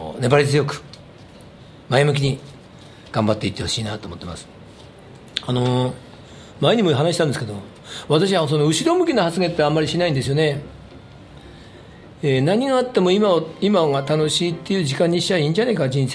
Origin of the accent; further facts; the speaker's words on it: Tone, Ibaraki, Japan; 利根町、私のふるさと行ってきたんですけど、元中学校行きましてね